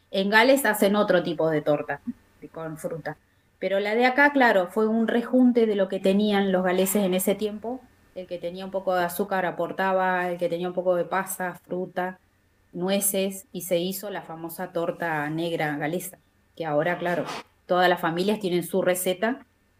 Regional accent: Gaiman, Chubut, Argentina; moved away as an adult; also born or lived in Wales; Sí, 20 años viví allá. Sí, me fui en el año 97 primero y después definitivamente ya me quedé a partir del 98, ya me quedé allá.

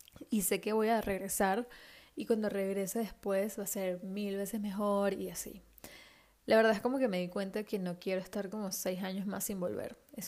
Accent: Puerto Ordaz, Bolívar, Venezuela; yo soy de Puerto Ordaz, de otra ciudad que está como a 8 horas en avión de... 8 horas en avión, ¿no? 8 horas en carro de Caracas, de la capital.

